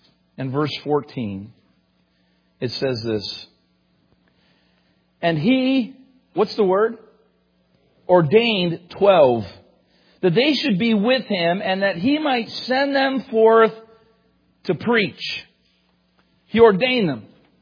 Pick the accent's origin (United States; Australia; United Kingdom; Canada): Canada; And I think I can be very frank with you tonight, my home church and being Canadian.